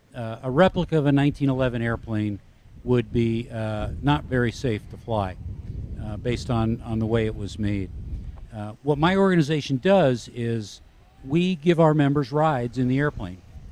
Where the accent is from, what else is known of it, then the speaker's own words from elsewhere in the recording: Beavercreek, Ohio, United States; We're from Beaver Creek, Ohio, just outside of Dayton.